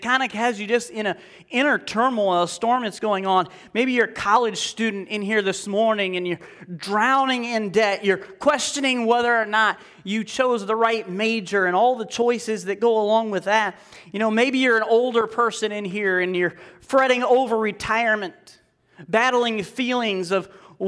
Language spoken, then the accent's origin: English; Cedar Rapids, Iowa, United States; I grew up here in Cedar Rapids. For those of you who don't know, I grew up here in Cedar Rapids. And I went to school down in Pensacola, Florida.